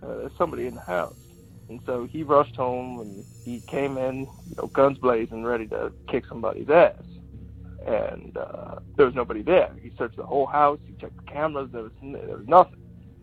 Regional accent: Louisville, Kentucky, United States; I'm from Louisville, Kentucky, and when I was younger

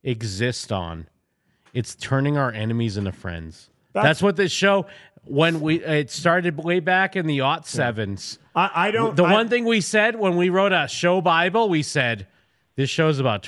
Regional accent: East Coast, United States; now in Las Vegas, United States; We are Vegas representing, my man. I'm from the East Coast, my dude.

